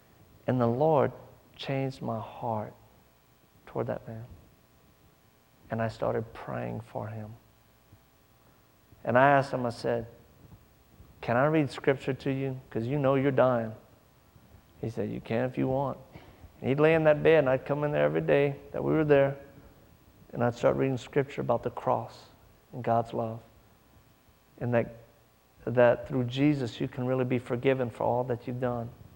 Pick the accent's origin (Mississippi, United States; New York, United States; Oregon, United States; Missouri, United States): Mississippi, United States; I go through the town where I was raised in Mississippi.